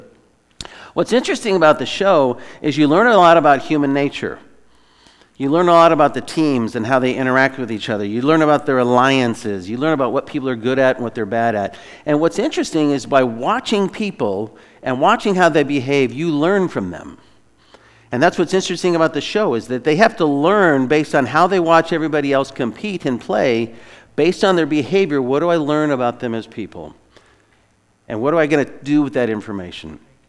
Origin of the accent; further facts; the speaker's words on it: Arizona, United States; I grew up in Arizona.